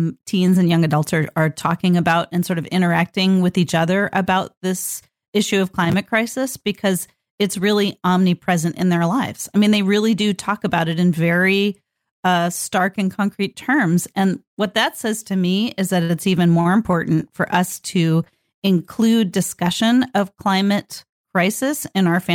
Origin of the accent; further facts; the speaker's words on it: California, United States; Like I grew up this way. I grew up in Northern California.